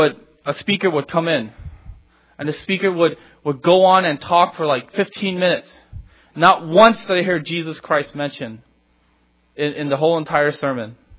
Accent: United States; because I'm American.

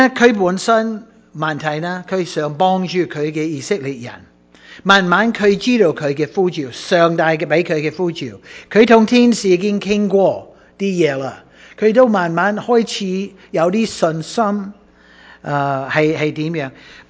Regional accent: United States; 我是美国来的

